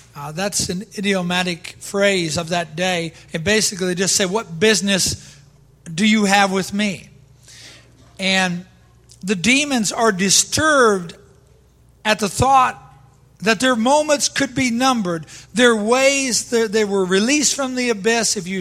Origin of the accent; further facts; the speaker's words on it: Iowa, United States; I grew up in Iowa. We're the number one hog state. Every weekend, it was a hog roast time. There was no other meat. It was just pork where I grew up at.